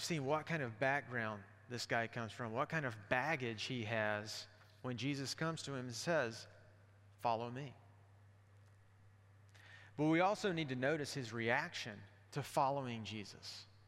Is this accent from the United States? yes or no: yes; Alabama, United States; I think about the pastor at my church growing up in Alabama.